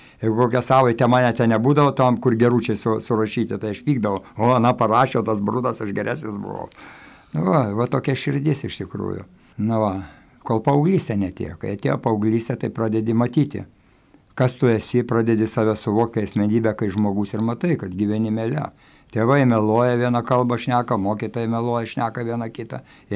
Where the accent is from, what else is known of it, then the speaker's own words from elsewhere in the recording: Kaunas, Kaunas County, Lithuania; Ir šiaip savo augau Kaune senamiestė, ten irgi šiokį tokį turėjau ir vardą ir autoritetą